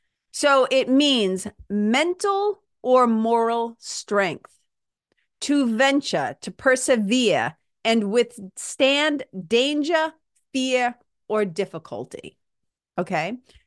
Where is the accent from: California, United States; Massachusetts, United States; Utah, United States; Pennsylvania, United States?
Massachusetts, United States; I come from New England, right? I come from Massachusetts, right? The home of the massholes, where everything was like, suck it up and stuff it down.